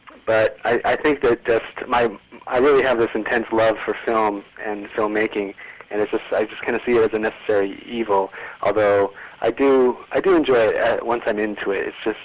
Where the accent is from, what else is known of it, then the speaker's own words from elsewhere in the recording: Anaheim, California, United States; Yeah, I grew up in Anaheim.